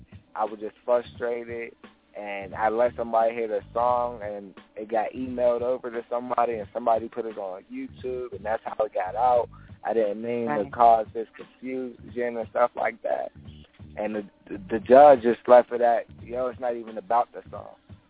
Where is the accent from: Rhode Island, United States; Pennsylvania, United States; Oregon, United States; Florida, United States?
Pennsylvania, United States; Pittsburgh; I'm from Garfield, but I hang out in Garfield, East Liberty, Larmer, Lincoln, Homewood, East Hills, and Wilkinsburg. That's like the whole East side.